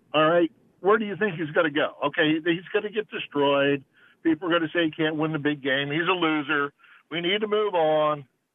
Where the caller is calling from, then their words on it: Myrtle Beach, South Carolina, United States; Hey, Corey … from Myrtle Beach.